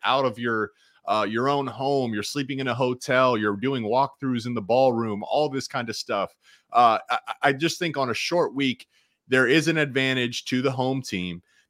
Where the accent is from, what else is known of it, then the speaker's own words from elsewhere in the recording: Columbus, Ohio, United States; And I know this growing up in Columbus, like Virginia Tech always gave Ohio State fits.